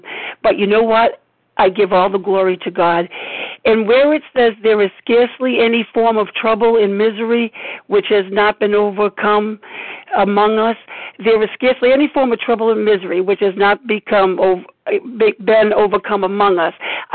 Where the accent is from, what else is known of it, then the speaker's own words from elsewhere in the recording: Rhode Island, United States; You know, I'm from Rhode Island. It's like the mafia. Once you come in, you can't leave. That's the way. That's what we say here in Rhode Island.